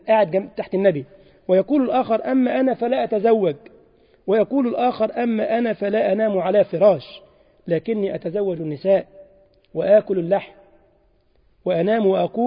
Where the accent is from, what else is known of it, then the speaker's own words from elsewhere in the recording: Egypt; وزي ما يقولوا عندنا في مصر، اللي ايده في المية مش زي اللي ايده في النار